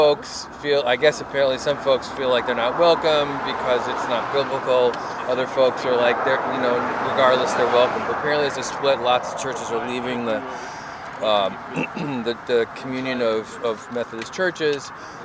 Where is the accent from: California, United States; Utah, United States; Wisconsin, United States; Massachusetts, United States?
Massachusetts, United States; And I'm from, like I said, I'm from Massachusetts.